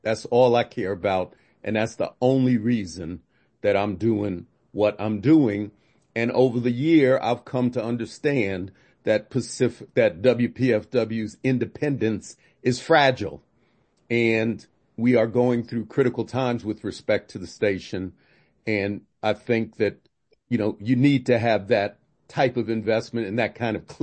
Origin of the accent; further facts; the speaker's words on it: New York, United States; Just real quick, I grew up in New York. So WBAI was my station and I had a special relationship with it.